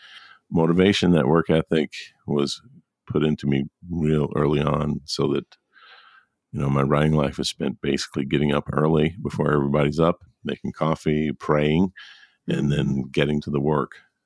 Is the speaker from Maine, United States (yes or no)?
no; Buena Park, California, United States; also born or lived in Culver City / Phoenix; More Orange County than I was born in Culver City, but we moved to Buena Park and then lived in Phoenix from the time I was 9 to 16. My dad got transferred. Then we moved back, back to Orange County.